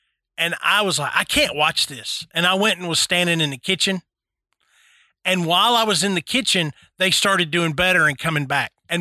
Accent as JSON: {"language": "English", "town": "Nashville", "region": "Tennessee", "country": "United States", "tie": "born or raised there", "said": "growing up in Nashville, we rooted for Vanderbilt football"}